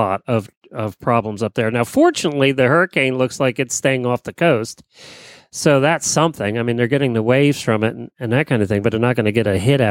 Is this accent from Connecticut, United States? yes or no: no; Ocala, Florida, United States; Good Monday morning, everybody. … from Ocala, Florida.